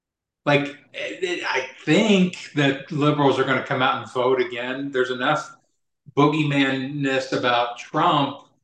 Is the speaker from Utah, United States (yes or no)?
no; Kentucky, United States; And I grew up in Kentucky. I was Catholic. I know how to talk to the right.